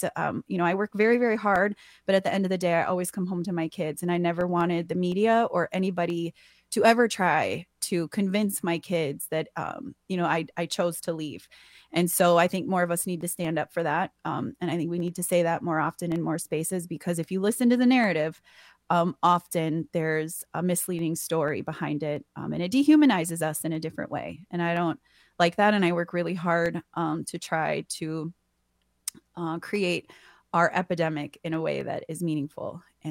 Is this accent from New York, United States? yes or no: no; Wyoming, United States; I talk about Wyoming, because that's actually where my mom's from. We're from the Wind River Reservation. We're Eastern Shoshone.